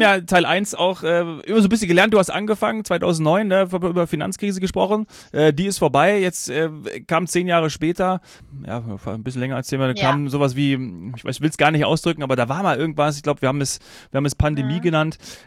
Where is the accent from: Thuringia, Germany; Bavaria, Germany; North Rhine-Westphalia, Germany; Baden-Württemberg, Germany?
Bavaria, Germany; ich als Bayer